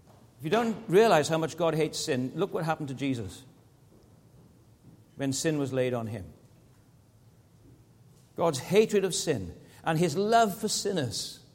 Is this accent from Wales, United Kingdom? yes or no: yes; Wales, United Kingdom; also born or lived in Tasmania, Australia; now I'm from Wales, I'm from the west coast of Britain. I quite often used to go swimming in the sea in Wales without a wetsuit. I lived in Tasmania for 20 years.